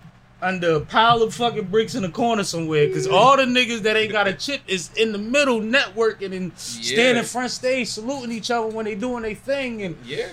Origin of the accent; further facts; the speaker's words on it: Philadelphia, Pennsylvania, United States; I'm from Philly.